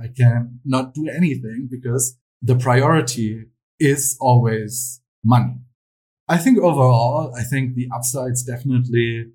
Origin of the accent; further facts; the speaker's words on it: Hesse, Germany; Yes, I'm from Germany, near Frankfurt, but I've been traveling for 4 years now. 4.5 by now, almost.